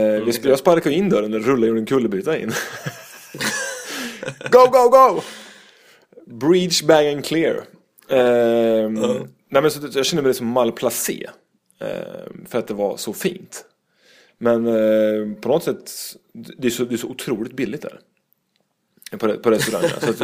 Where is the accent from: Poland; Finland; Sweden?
Sweden; det är så jävla konstigt att man typ som svensk när man kommer utomlands här